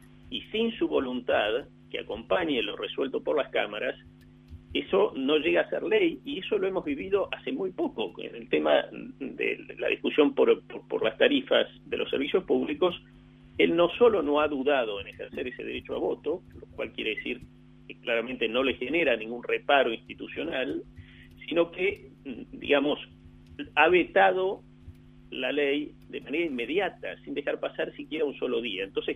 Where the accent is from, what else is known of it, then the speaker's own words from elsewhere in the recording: Argentina; tal como somos los argentinos